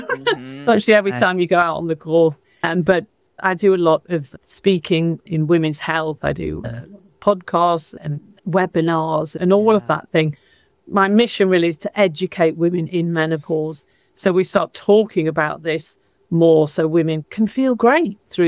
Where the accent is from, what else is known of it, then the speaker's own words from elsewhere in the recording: London, United Kingdom; now in Stockholm, Sweden; I am actually British from London. But at the moment, I'm living in Stockholm in Sweden, which is beautiful for anybody that's been to Scandinavia.